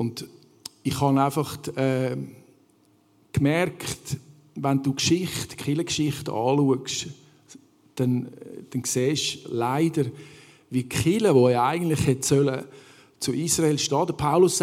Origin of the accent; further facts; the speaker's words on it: Switzerland; In diesem Buch geht es um unser Erbe, das wir haben als Schweizer.